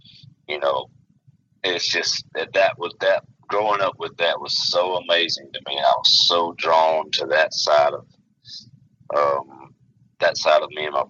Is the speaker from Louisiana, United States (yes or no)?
yes; Louisiana, United States; I grew up, I'm from North Louisiana. People that have any knowledge of North Louisiana, there's two what would be considered pretty big towns in North Louisiana, would be Monroe and Shreveport.